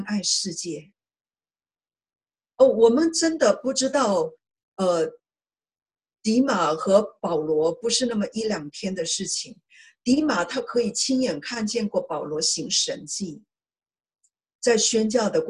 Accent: China; 特别是像我们亚洲人，哎，我们中国人我们就喜欢吃一些中国的地道的一些特产。

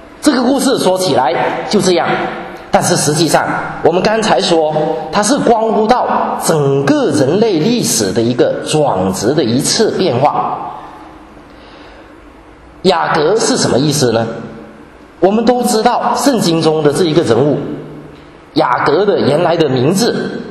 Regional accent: China; 因为当时中东一带的习惯大概跟我们中国人的习惯有很多类似的东西

